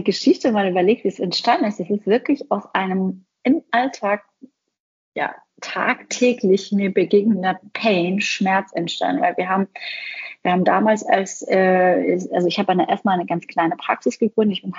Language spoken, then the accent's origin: German; Düsseldorf, North Rhine-Westphalia, Germany; also born or lived in Iran; ich komme gebürtig aus dem Iran. Also ich bin eine Perserin, aber in Düsseldorf aufgewachsen.